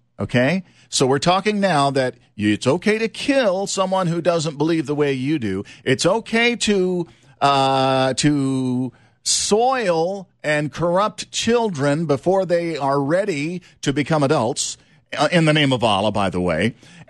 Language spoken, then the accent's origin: English; Louisiana, United States; Where I grew up in South Louisiana.